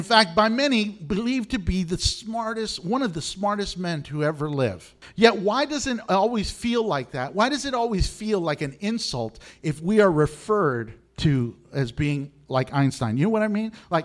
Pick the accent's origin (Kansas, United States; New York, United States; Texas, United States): Texas, United States; Houston; as you know, I came from Houston, and that's the Bible Belt.